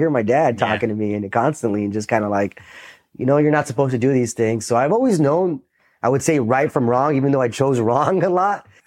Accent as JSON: {"language": "English", "town": "Los Angeles", "region": "California", "country": "United States", "tie": "born or raised there", "said": "growing up in the East LA area, I went to school in El Sereno at Wilson High School. It's up on the hill."}